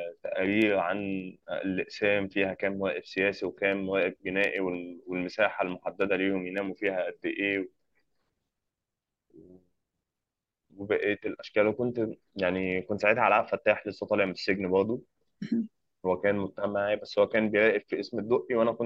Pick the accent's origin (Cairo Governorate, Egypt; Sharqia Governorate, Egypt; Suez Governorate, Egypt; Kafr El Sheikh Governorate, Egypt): Cairo Governorate, Egypt; Shubra; انا كان محل سكني، انا من شبرا ومحل سكني تبع قسم الساحل